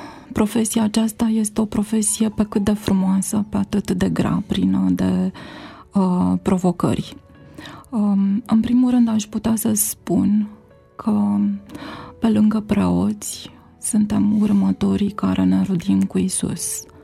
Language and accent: Romanian; Bucharest, Romania; born there; M-am născut în București, în urmă cu ceva vreme.